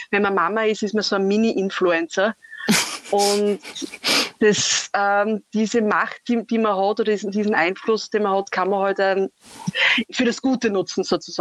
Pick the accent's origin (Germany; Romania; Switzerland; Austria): Austria; St. Marein bei Graz, Styria; also born or lived in Feldbach; Aus St. Marein bei Graz komme ich eigentlich. Also ich bin, also ursprünglich bin ich aus St. Marein bei Graz, Schulgang bin ich in Feldbach